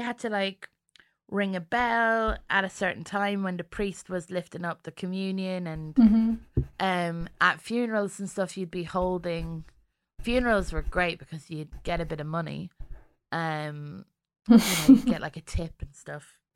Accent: London, United Kingdom; born there; also born or lived in Germany / Ireland; I went to school in London for like a year. I was born in London and I moved to Germany and then to Ireland and back to London.

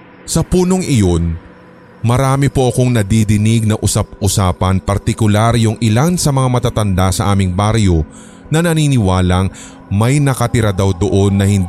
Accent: Davao del Sur, Philippines; Ito po ay nangyari sa Davao del Sur sapagkat nandoon po kami nakatira noon. Sa probinsya namin na mga panahong iyon ay sadyang mapuno

